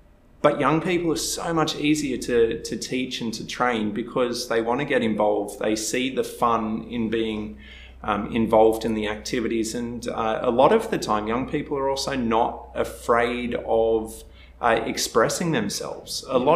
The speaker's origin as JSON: {"language": "English", "town": "Port Macquarie", "region": "New South Wales", "country": "Australia", "tie": "born or raised there", "said": "So I grew up in Port Macquarie, Australia. It's a beautiful, mm-hmm. beautiful country, little town right on the ocean."}